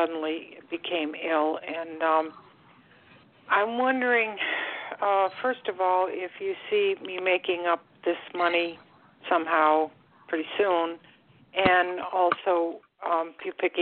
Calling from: Florida, United States; I'm calling from dreary, rainy, icky Florida. It's nasty here.

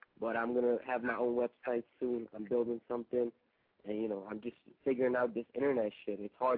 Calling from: Budapest, Hungary; Well, I'm calling in from Central Europe in Budapest, Hungary.

